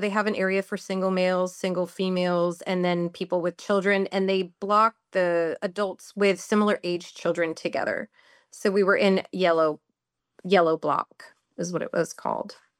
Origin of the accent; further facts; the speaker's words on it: Canada; And my Spanish is terrible. I grew up in Canada, so I was able to use the French that I learned in school to help with the Spanish.